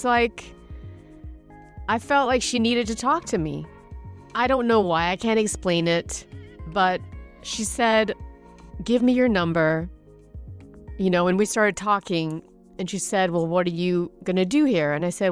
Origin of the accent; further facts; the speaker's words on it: Germany; moved away; I've been living here for 30 years, but I grew up in Germany, you know.